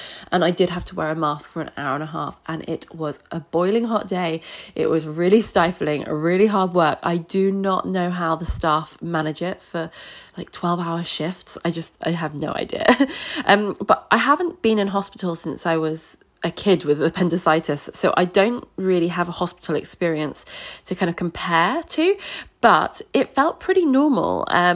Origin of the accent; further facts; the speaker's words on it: Surbiton, London, United Kingdom; I'm from Surbiton